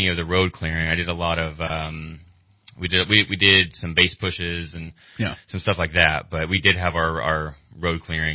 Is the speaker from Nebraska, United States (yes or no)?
no; Burney, California, United States; also born or lived in Redding; I raised my whole childhood up there in Burney. After I graduated up there in Burney High School.